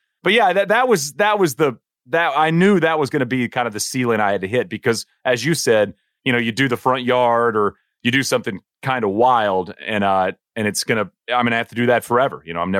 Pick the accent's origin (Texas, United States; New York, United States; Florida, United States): Texas, United States; Marshall; And it's like a 3.5-hour drive from Waco to my hometown, Marshall.